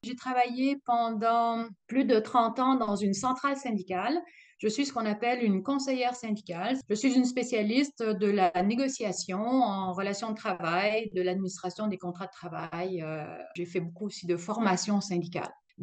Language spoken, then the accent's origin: French; Strasbourg, Grand Est, France; moved away as an adult; now in Canada; J'ai 60 ans. Je suis née à Strasbourg, donc je suis alsacienne. Et à 20 ans, l'âge de 20 ans, je suis allée étudier à Montréal. Et puis, je suis restée au Québec